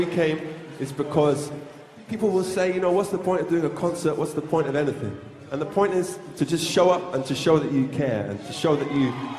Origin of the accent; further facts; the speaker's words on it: England, United Kingdom; I don't want to talk too much because I'm English and sound like an idiot.